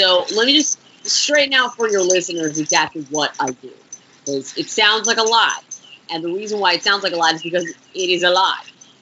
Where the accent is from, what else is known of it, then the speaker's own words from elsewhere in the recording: Orlando, Florida, United States; also born or lived in Bronx, New York; that's where I grew up, Orlando, Florida. I was born in the Bronx, by the way.